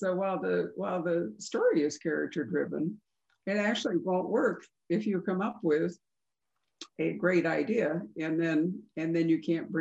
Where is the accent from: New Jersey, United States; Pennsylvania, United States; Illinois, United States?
Illinois, United States; Chicago; And I'm from Chicago and Rob's from New York. So we actually did know how to drive on it